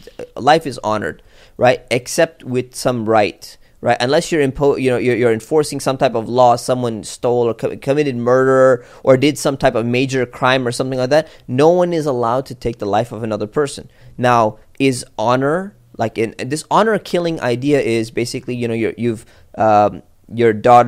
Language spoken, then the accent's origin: English; United States; Yeah, but like as an American, right, this doesn't concern me so much.